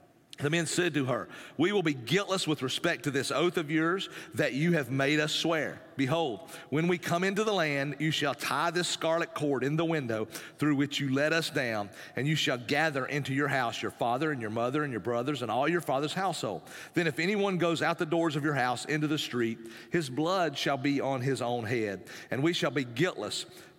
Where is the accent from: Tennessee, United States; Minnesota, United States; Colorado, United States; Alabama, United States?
Tennessee, United States; You know, I grew up in the mountains. I'm an Appalachian boy. I grew up in East Tennessee.